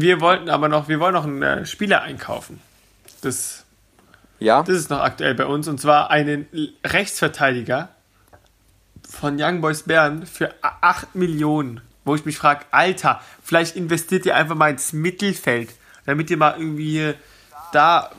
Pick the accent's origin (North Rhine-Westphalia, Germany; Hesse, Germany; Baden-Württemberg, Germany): Hesse, Germany; Frankfurt; ich als Frankfurter